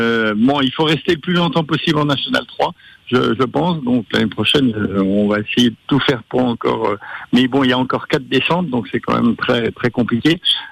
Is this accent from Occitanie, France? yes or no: no; La Châtaigneraie, Pays de la Loire, France; born there; Moi je suis né à la Châtaigneraie, j'ai joué au foot à la Châtaigneraie. J'ai une entreprise aussi à la Châtaigneraie.